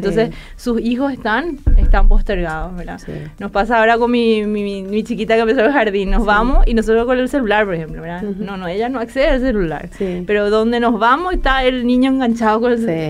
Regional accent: Argentina; born there; also born or lived in Brazil; Mi, sí, mamá creció en Argentina, yo nací en Argentina.

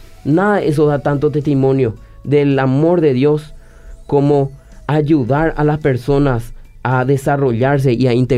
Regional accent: Paraguay; Nosotros somos paraguayos, nosotros valemos

